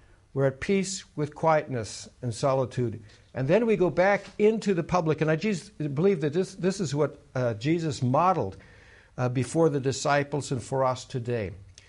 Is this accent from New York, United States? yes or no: no; Minnesota, United States; Now, where I'm from Minnesota, sometimes the winters are so bad that people commute by snowmobile.